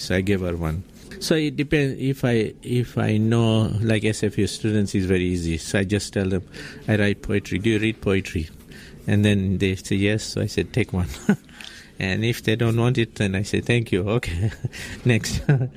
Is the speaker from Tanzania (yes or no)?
yes; Tanzania; born there; I was born in Tanzania, East Africa, on 10th December 1948.